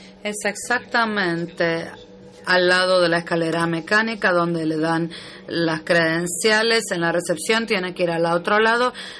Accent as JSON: {"language": "Spanish", "town": "Vancouver", "region": "British Columbia", "country": "Canada", "second_language": "Spanish", "lives_now": "Toronto, Canada", "said": "Vengo de Toronto, pero vengo originalmente de Vancouver con otros dos amigos de la secundaria."}